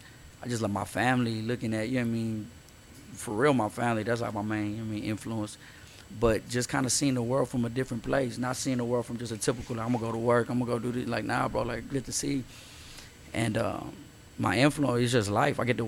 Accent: Houston, Texas, United States; now in Los Angeles, United States; I talk about this shit all the time in LA, because it's like, we're from Houston, so we way different.

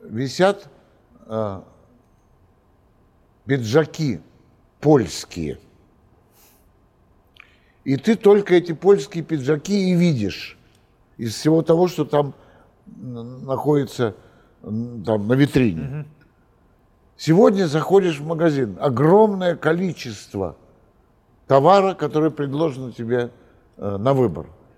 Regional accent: Moscow, Russia; born or raised there

